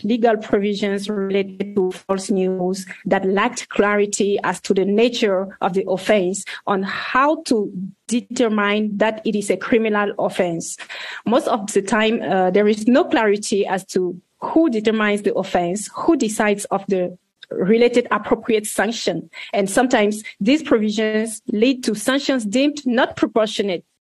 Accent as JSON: {"language": "English", "town": "Yaoundé", "region": "Centre", "country": "Cameroon", "second_language": "English", "said": "from Yaoundé, in Yaoundé, Cameroon."}